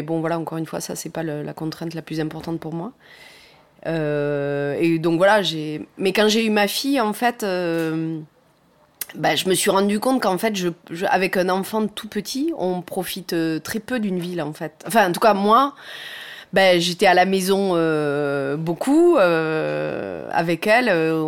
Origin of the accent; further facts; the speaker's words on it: Pradines, Occitanie, France; moved away as an adult; also born or lived in Toulouse; Parce que moi, j'ai grandi dans le Lot.